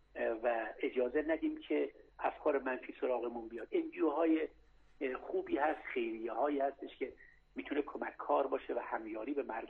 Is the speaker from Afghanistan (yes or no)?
no; Iran; من به عنوان یک ایرانی